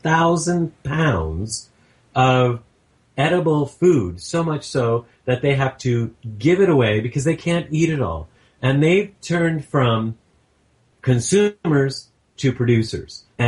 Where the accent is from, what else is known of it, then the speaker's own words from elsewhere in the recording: Monterey, California, United States; because I grew up in Monterey, California, not everybody had lawn